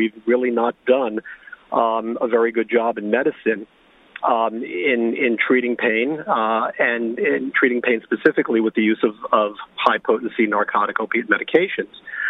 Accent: New York City, New York, United States; I'm actually from New York City, and I started practicing 20, 25 years ago.

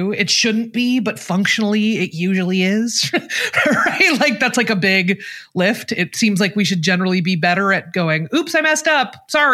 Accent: Portland, Oregon, United States; I am from Portland, Oregon. I am not built for this business.

